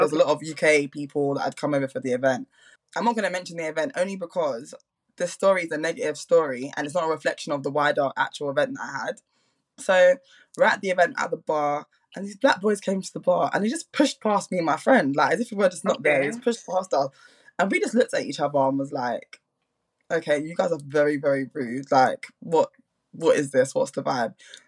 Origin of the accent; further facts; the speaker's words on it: Jamaica; accent: British; because I'm obviously not from England. Yeah, I know you guys are probably wondering, this accent sounds British. Now I was born and bred in Jamaica and I'll be returning back.